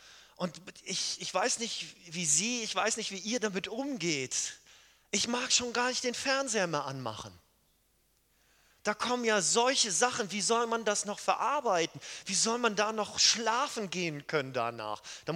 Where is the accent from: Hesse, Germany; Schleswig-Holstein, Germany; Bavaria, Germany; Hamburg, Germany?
Schleswig-Holstein, Germany; Lübeck; ursprünglich komme ich von der Küste, aus Schleswig-Holstein, aus der wohl schönsten Stadt Deutschlands, nämlich Lübeck. Und ich bin mit dem Fahrrad 20 Minuten, war ich direkt am Strand.